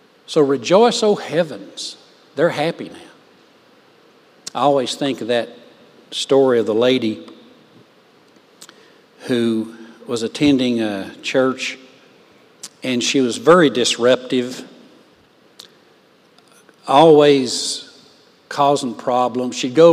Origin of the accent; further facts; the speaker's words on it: Tennessee, United States; She was from Ohio, and I was from Tennessee.